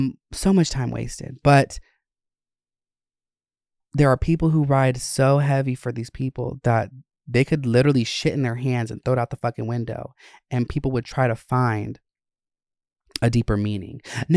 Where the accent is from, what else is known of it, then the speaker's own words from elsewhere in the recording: Georgia, United States; And I grew up in Gwinnett and North Georgia areas